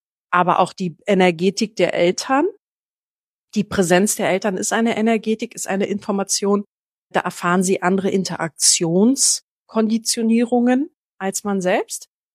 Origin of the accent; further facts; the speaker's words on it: Berlin, Germany; born there; ich bin zum Beispiel in Berlin geboren, in Berlin-Lichtenberg.